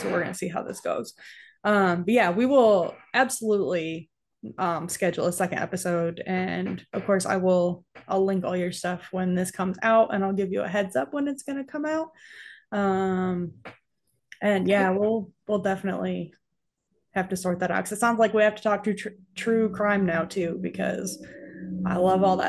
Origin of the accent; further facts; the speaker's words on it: New York, United States; growing up in New York, I was like way upstate, like 7 hours from the city. I only ever went to the city once, and it is like culture shock.